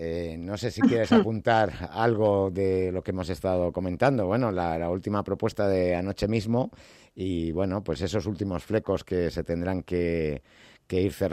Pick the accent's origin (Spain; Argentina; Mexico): Spain